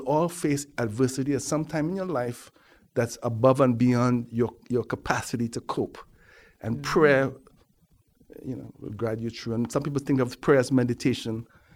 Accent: Port of Spain, Trinidad & Tobago; But I grew up in George Street in Port of Spain, which is actually sort of like the hub of concentrated poverty in Port of Spain.

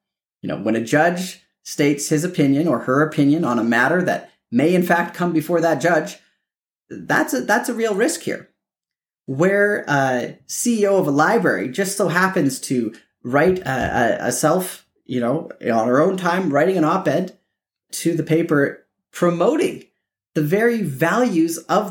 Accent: Canada; I am not an American. I'm a Canadian.

